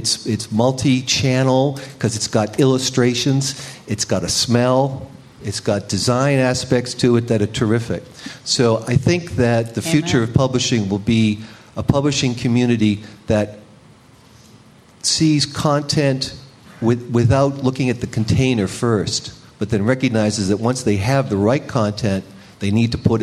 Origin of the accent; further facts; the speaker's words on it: Ireland; I'm an Irishman